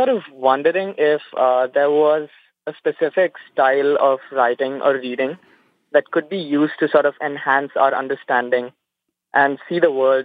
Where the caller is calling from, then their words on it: Dubai, United Arab Emirates; I'm calling from Dubai, UAE, actually.